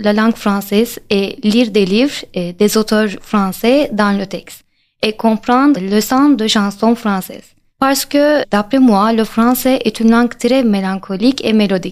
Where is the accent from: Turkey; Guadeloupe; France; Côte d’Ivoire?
Turkey; French is a second language; j'ai 23 ans. Je suis diplômée dans le département de la langue et littérature française. Je viens de Turquie.